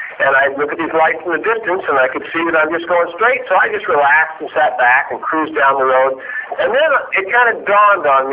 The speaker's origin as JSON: {"language": "English", "region": "Oregon", "country": "United States", "tie": "born or raised there", "lives_now": "Kennewick, United States", "said": "And I grew up in Oregon, and there was fog all over the place."}